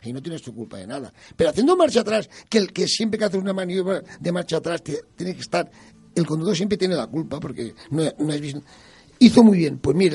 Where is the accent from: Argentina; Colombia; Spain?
Spain; Valencian Community; first language ca; Spanish is a second language; Yo soy valenciano parlante de nacimiento. La leche de mi madre ya era valenciana.